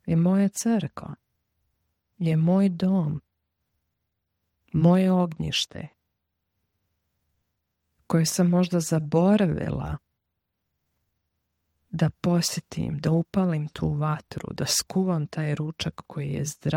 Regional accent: Croatia; ja sam Srpkinja iz Hrvatske

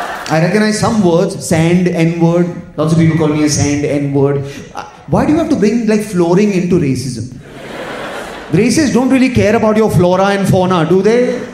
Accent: India; Guys, I'm an Indian man.

